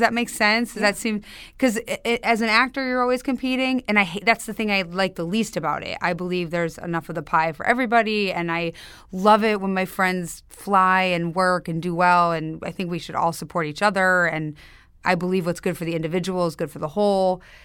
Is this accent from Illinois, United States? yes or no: yes; Highland Park, Illinois, United States; accent: Chicago; In Chicago, outside Chicago, Highland Park. It's a North Shore suburb.